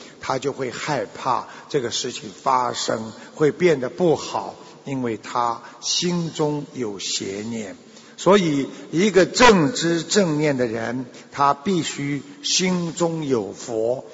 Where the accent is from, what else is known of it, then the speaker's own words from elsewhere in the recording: Beijing, China; 我是北京的弟子，以前我修密宗的，